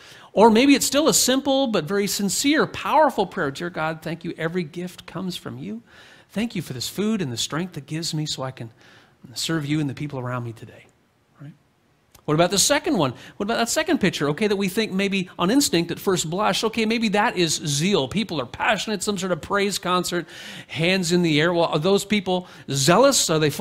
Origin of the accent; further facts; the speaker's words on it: Muskoka, Ontario, Canada; just like I grew up in Muskoka, and like a little town like Port Carling would just swell in the summer with tourists, right?